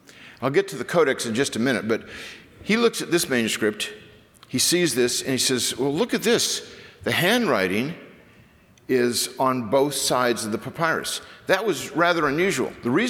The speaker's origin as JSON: {"language": "English", "town": "Newport Beach", "region": "California", "country": "United States", "tie": "born or raised there", "said": "Now, I grew up in Newport Beach. This is why I wear Hawaiian shirts everywhere I go. It's just kind of a protest about Texas because the surf sucks in Texas."}